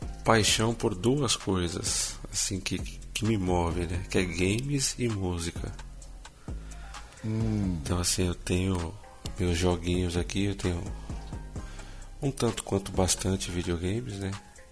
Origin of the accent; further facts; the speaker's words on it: São Paulo, Brazil; eu nasci e vivi aqui minha vida inteira, então tem muita coisa boa, tem bastante coisa para fazer para quem é turista, assim, é uma cidade muito grande, né?